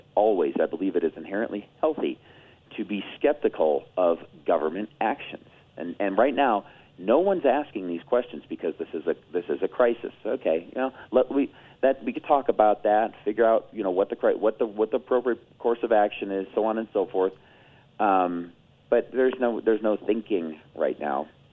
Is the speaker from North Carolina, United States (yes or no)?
no; Chicago, Illinois, United States; I was born and raised in Chicago. All right, in Chicago area, I should say.